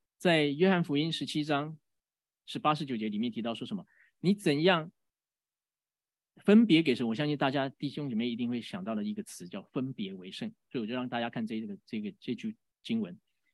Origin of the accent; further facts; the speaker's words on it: Taiwan; 我这次回台湾也看到了，早期其实我是在这里土生土长的基督徒嘛